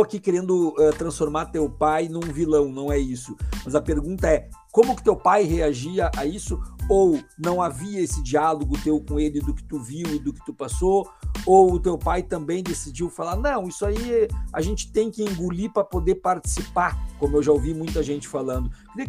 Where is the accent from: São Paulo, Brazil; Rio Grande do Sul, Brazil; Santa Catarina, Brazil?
Rio Grande do Sul, Brazil; Alvorada; Nós nos criamos em Alvorada, né?